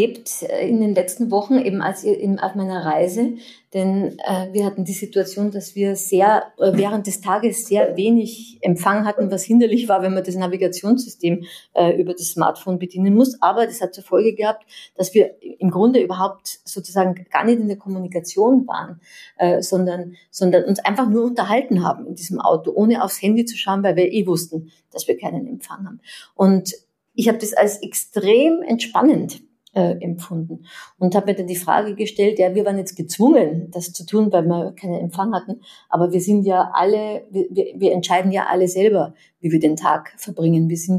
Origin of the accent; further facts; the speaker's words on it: Austria; ich bin ja da im Salzkammergut am See groß geworden